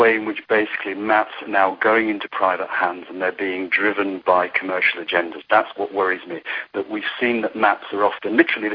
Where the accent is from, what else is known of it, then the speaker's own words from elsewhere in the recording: England, United Kingdom; As being an Englishman, I say, you know, actually it's the French who invent that kind of modern map making.